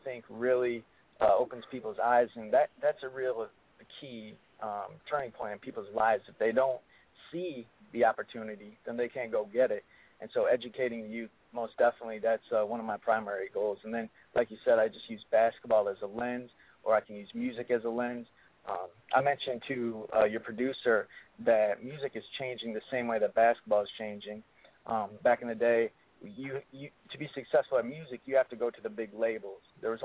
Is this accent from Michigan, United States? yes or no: yes; Lansing, Michigan, United States; now in Flint, United States; Well, I live in Flint right now, and I'm from Lansing, and I teach college up in Saginaw.